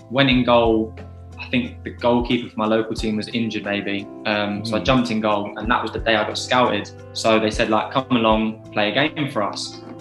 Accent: Potters Bar, East of England, United Kingdom; also born or lived in Edgware; So I was born in Edgware, but I actually grew up in a place called Potter's Bar, which is kind of, I'd say it's about 20 minutes, half an hour from Edgware.

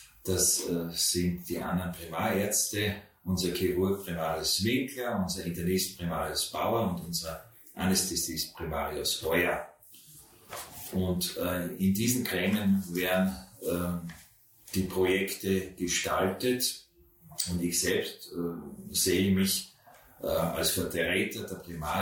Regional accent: Graz, Styria, Austria; Ich bin Grazer, lebe dort in einem Drei-Generationen-Haus

